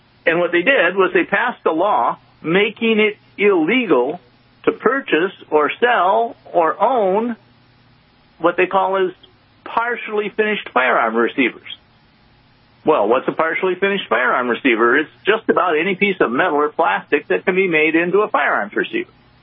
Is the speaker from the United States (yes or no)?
no; India; They have quite a few wolf attacks in Indian, and I'm East Indian, villages, too.